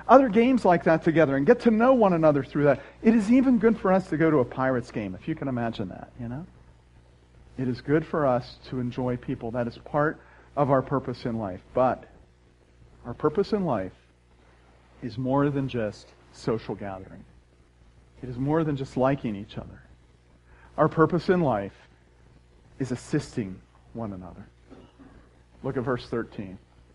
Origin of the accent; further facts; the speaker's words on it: Scotland, United Kingdom; you know I'm a Scotsman